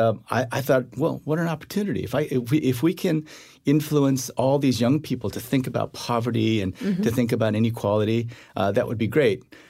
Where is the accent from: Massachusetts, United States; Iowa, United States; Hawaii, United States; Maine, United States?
Iowa, United States; we came back to the United States. I grew up in Iowa, of all places.